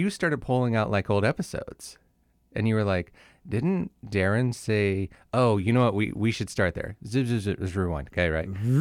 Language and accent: English; Simi Valley, California, United States; Ventura. So I'm from Simi Valley, which is actually means windy valley, but it's part of Ventura County.